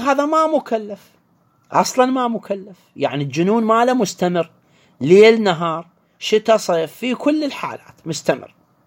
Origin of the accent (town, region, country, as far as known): Iraq